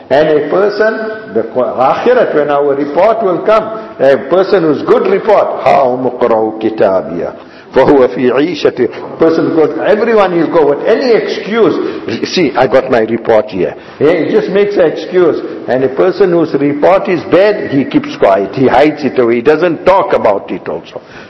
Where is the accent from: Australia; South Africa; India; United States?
South Africa; And we are proud South African Muslims, top Muslims.